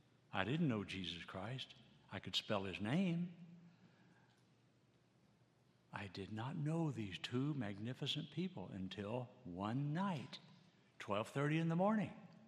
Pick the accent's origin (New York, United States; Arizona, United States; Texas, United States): Texas, United States; I was born and raised in Texas. Thank you for not holding that against me.